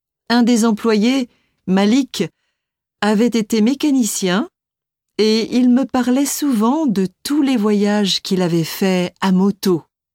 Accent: Paris, Île-de-France, France; moved away as an adult; je voulais partir plus loin et quitter Paris, ma ville natale.

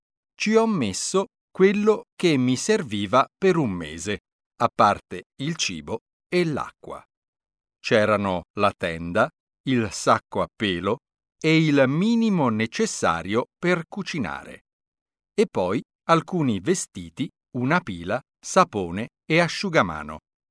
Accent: Livorno, Tuscany, Italy; Sono partito da Livorno, la mia città, che si trova sulla costa ovest, e sono arrivato ad Ancona, sulla costa est.

